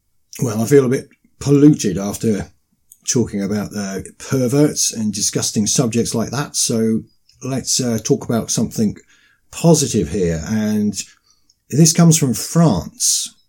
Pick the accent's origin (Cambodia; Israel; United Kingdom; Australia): United Kingdom; Now, in Britain, we were given a referendum, which I think sort of kept the lid on things.